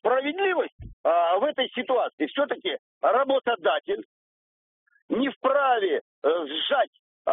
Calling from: Moscow, Russia; я из Москвы.

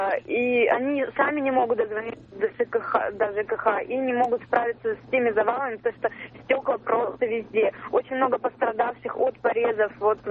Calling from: Chelyabinsk, Chelyabinsk Oblast, Russia; Из Челябинска.

